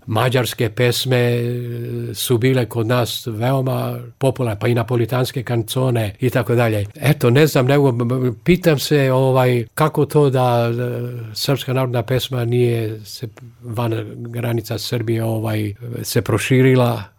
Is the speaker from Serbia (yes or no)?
no; Prizren, Prizren District, Kosovo; ja sam iz Prizrena.